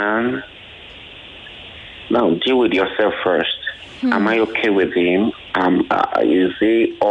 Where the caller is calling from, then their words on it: Ikorodu, Lagos, Nigeria; All right, I'm calling from Ikorodu.